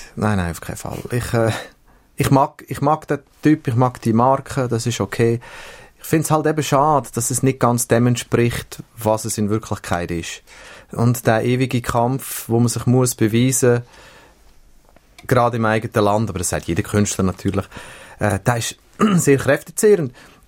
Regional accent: Switzerland; Und das kann dir als Schweizer eigentlich nie passieren, weil du wirst ständig wieder daran erinnert, wo du hergehörst, nämlich am Boden.

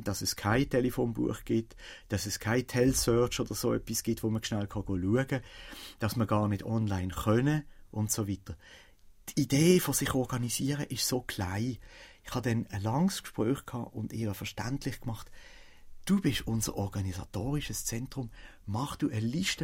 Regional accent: Switzerland; Ich als Schweizer

